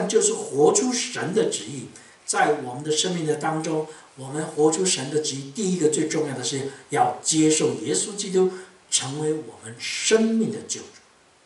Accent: Taiwan; 我们台湾人的习俗就在门口就搭一个帐篷嘛

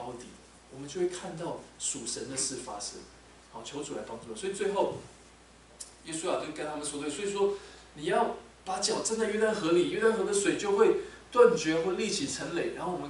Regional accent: Taiwan; now in United States; 因为我都住美国啊，我很少在，而且我在小时候在台湾

